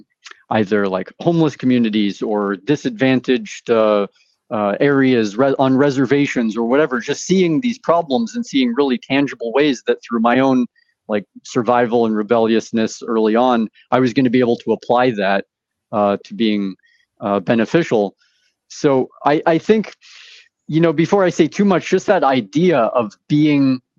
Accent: Alaska, United States; So growing up in Alaska in the forest and having this kind of inherent rebelliousness, I had to start hitchhiking across Canada as soon as I turned 18.

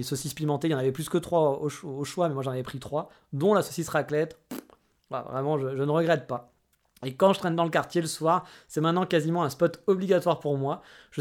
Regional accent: France; bah ouais, on est français, hein

